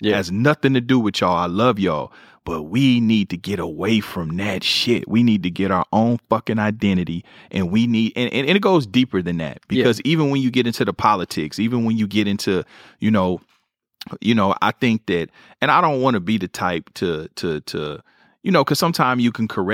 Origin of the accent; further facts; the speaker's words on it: Kansas City, Missouri, United States; But, man, my city, Kansas City, Missouri.